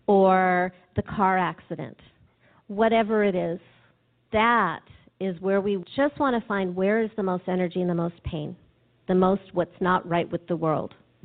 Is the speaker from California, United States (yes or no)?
yes; California, United States; Maybe because I'm from California and spirituality comes easy.